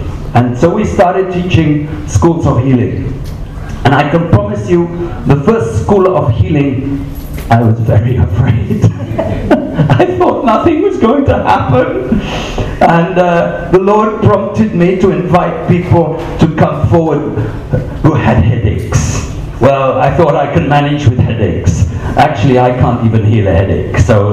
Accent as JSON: {"language": "English", "region": "England", "country": "United Kingdom", "accent": "English", "said": "you already tell from my accent I'm English."}